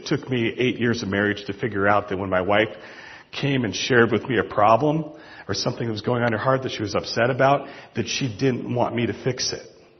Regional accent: United States; Yes, I'm an American.

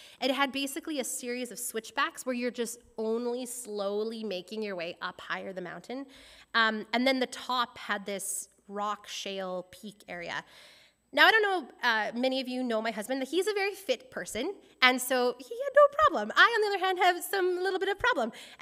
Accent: Canada; I'm from Canada

